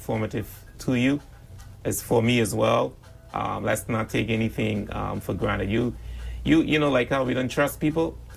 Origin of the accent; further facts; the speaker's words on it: South Caicos, Turks & Caicos Islands; And I grew up in South Caicos, and as I was born, I grew up in South Caicos.